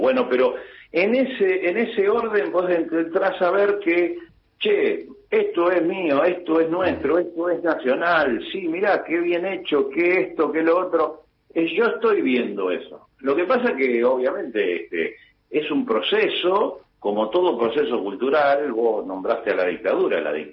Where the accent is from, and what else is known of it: Argentina